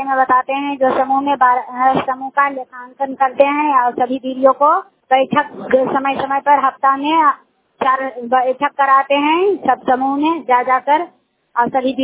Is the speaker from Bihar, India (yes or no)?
yes; Bihar, India; घाटो मावर है, मैं पंचायत से हूँ, नालीगंज प्रखंड है।